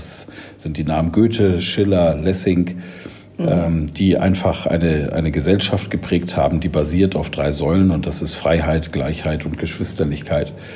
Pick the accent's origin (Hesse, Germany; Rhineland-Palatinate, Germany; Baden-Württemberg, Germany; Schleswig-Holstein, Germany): Schleswig-Holstein, Germany; Ich bin in einem Dorf in Schleswig-Holstein groß geworden, als Sohn eines Landwirts.